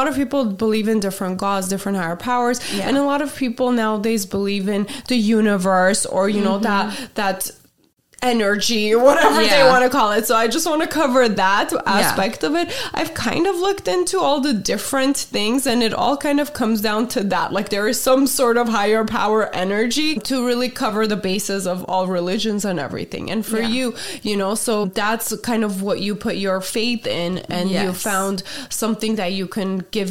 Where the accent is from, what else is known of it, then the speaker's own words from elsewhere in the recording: United States; Especially that we grew up in America.